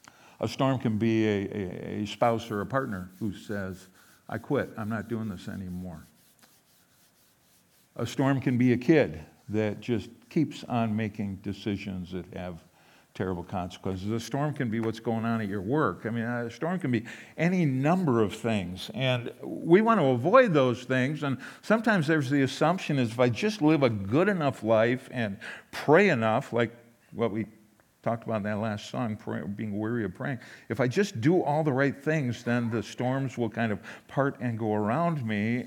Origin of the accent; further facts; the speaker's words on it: Minnesota, United States; And of course, growing up in Minnesota, I did the Minnesota thing.